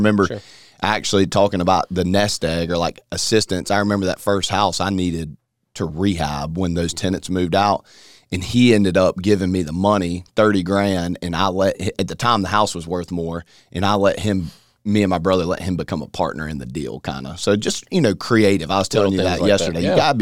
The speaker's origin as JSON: {"language": "English", "town": "Greenville", "country": "United States", "tie": "born or raised there", "said": "Yeah, born and raised in Greenville."}